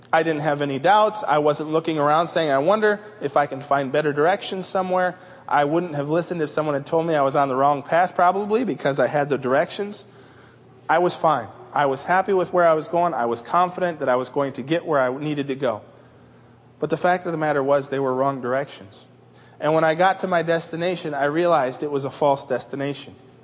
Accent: Japan; There were five boys I grew up with in Japan.

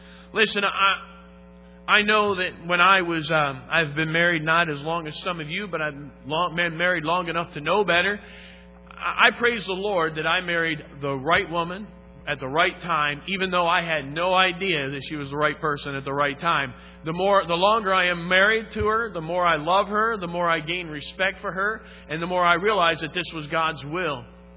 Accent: Michigan, United States; but we're both from Michigan. Amen? Isn't that great? Nothing better than maize and blue. Nothing better than the maize and blue. I am still proud to be from Michigan

